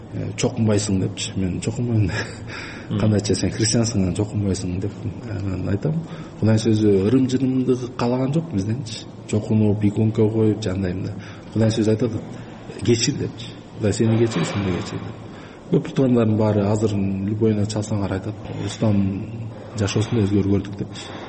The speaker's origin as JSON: {"language": "Kyrgyz", "region": "Bishkek", "country": "Kyrgyzstan", "tie": "born or raised there", "said": "мен шаарда өстүм да, Бишкек."}